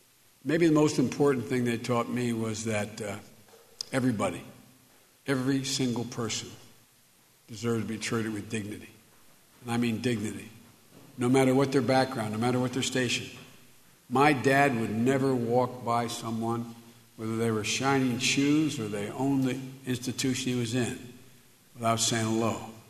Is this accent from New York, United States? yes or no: no; Scranton, Pennsylvania, United States; I went up to my hometown of Scranton, Pennsylvania, where I was born